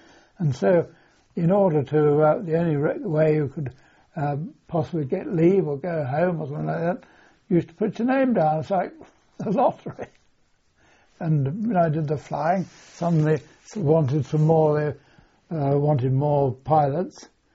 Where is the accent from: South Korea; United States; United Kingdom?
United Kingdom; as being British